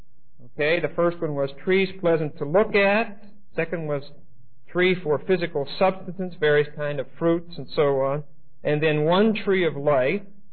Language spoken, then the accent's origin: English; Pittsburgh, Pennsylvania, United States; I was raised in Pittsburgh. We have two enormous rivers meeting at the source of the Ohio River.